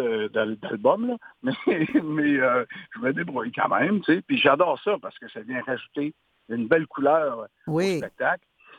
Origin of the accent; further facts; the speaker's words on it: Lévis, Quebec, Canada; Et en plus, l'Anglicane à Lévis, c'est mon patelin, parce que moi, je suis natif de Lévis.